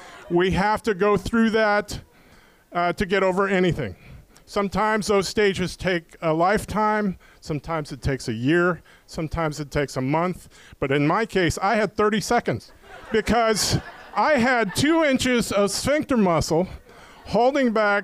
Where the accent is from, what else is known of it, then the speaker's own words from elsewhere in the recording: the South, United States; They assumed I could speak Korean, and I would say English only. I'd give them the rigmarole about growing up in the South.